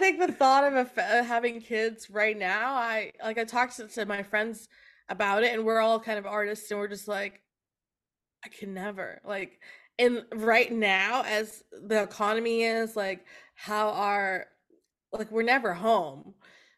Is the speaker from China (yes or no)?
no; Canada; also born or lived in Kenya / Switzerland; I was born in Kenya, and then we lived in Switzerland up until I was just after kindergarten, so I think 6 years old. And then the family moved to Canada because the dream was to be cowboys. And so we lived on a cattle ranch for 7 years.